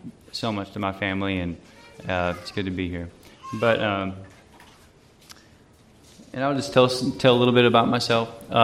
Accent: Arkansas, United States; I'm from Arkansas, across the pond

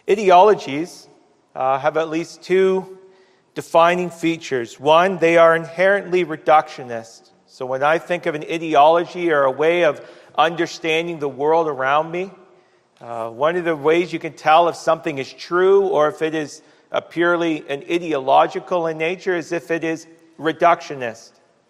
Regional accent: Canada; I've never in my life as a Canadian seen what we're seeing in the public discourse

